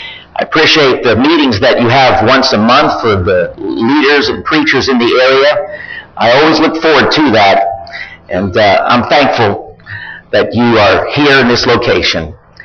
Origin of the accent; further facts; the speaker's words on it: Bethlehem, Pennsylvania, United States; born there; I was born in Bethlehem, Pennsylvania. It's not too far from here. It's about 2 hours away.